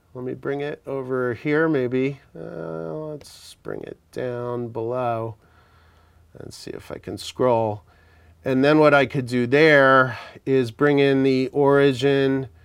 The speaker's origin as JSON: {"language": "English", "region": "New York", "country": "United States", "said": "since as a New Yorker, I already knew this, Newark Airport is a problem, right?"}